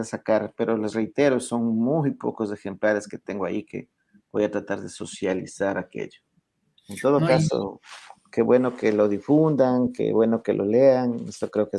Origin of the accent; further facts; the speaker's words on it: Ecuador; lo que somos los ecuatorianos